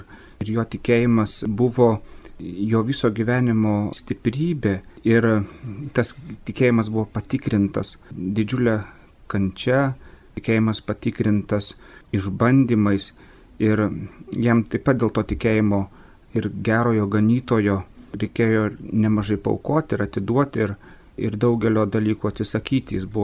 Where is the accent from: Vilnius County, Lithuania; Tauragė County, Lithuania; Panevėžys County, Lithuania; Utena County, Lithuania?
Utena County, Lithuania; Molėtai; aš augau Molėtuose